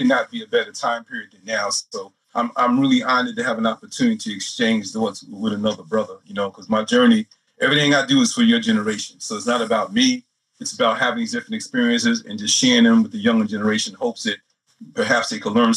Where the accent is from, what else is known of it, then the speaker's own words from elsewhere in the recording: Brooklyn, New York, United States; You know, I was born and raised in Brooklyn.